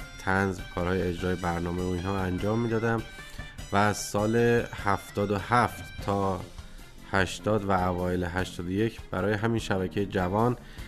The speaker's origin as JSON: {"language": "Persian", "town": "Golpayegan", "region": "Isfahan", "country": "Iran", "tie": "born or raised there", "said": "من معمولا عیدها رو میرم به شهر و دیار خودم، گلپایگان."}